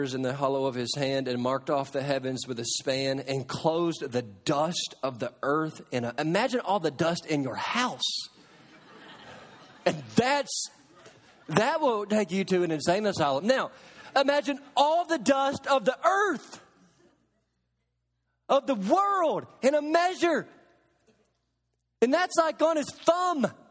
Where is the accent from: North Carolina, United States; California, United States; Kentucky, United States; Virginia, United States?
Kentucky, United States; I grew up around Lake Barkley in western Kentucky, one of the largest man-made lakes in the country, Kentucky Lake.